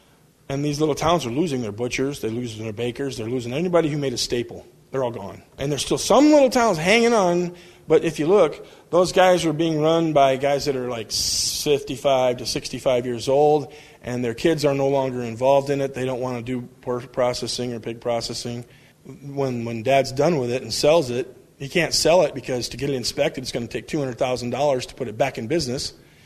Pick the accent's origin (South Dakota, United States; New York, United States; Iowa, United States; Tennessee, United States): Iowa, United States; I said, dude, I'm not from Missouri. I'm from Iowa, and I got the Iowa Swabian Hall, and this is why I call it this, is because I'm from here.